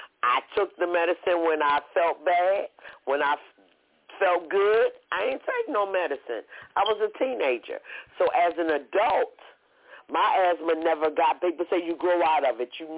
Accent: Atlantic City, New Jersey, United States; now in North Carolina, United States; I now live in North Carolina, but I grew up in Atlantic City.

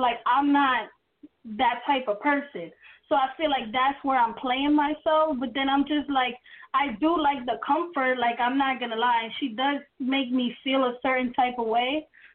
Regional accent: New York, United States; I'm from New York. And I love your show.

